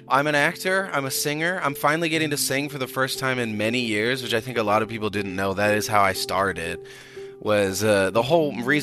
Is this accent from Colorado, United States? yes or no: yes; Colorado, United States; also born or lived in North Carolina / Connecticut; Parents are Puerto Rican. I was born in North Carolina, and then I moved with my mom to Connecticut and then Colorado. All my formative years happened in Colorado, and then I went to college in New York.